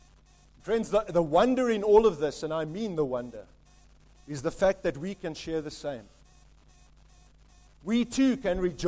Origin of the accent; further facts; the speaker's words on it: South Africa; In my home country, South Africa, we experienced the results of peacemakers who had sought to make peace at all peaceful costs.